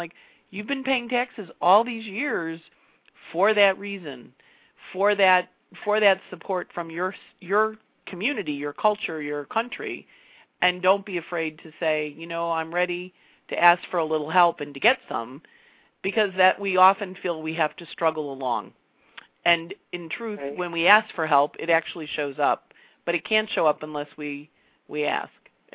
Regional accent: Rochester, New York, United States; I went to Bonaventure. I'm from Rochester, so.

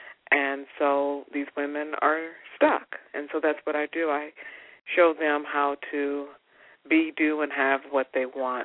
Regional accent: Chicago, Illinois, United States; I'm from Chicago originally, and so I came here for school, graduated

